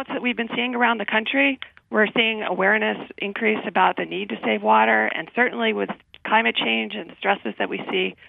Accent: Southwest, United States; Well, I grew up in the Southwest, so certainly I grew up in a dry environment, so I knew the importance of water.

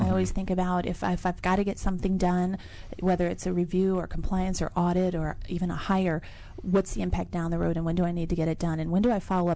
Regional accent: Ashburn, Virginia, United States; also born or lived in Leesburg; I was born in Leesburg, Virginia, so I'm a local girl. And I was raised in Ashburn, Virginia.

